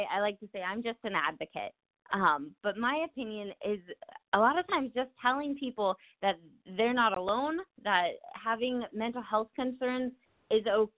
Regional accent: Nebraska, United States; So you're from Pennsylvania and I'm from Nebraska

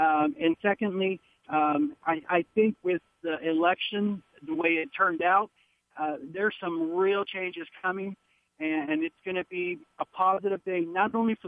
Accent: Texas, United States; I'm from the South Texas border, long live resident of the Rio Grande Valley.

